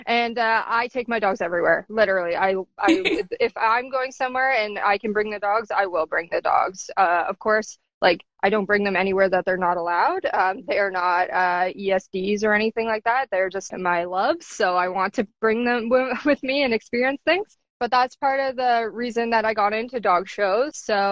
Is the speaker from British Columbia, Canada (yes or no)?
no; Muskoka, Ontario, Canada; now in Kitchener-Waterloo, Canada; So I'm from Muskoka, Ontario, Canada, which is where I am right now. I've lived in Muskoka area for most of my life until I hit my early 20s. I then moved to the big city. So I live in Kitchener-Waterloo, which is just an hour outside Toronto